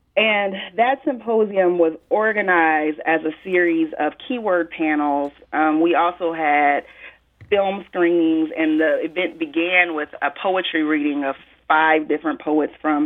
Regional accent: Peoria, Illinois, United States; I write about my hometown of Peoria, Illinois.

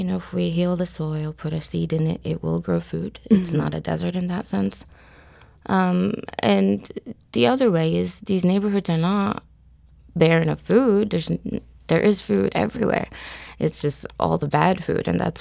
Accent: Bethlehem, West Bank, Palestine; And I was born in Bethlehem, Palestine. I was raised under occupation. I lived in an apartheid state.

